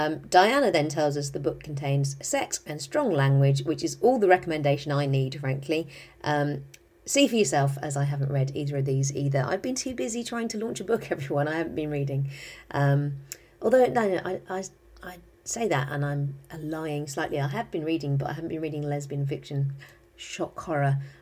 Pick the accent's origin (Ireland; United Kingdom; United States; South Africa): United Kingdom; As I know, I am the British, you know, one, I'm not, I am. I am one of a set of authors who's known for doing British lesbian fiction.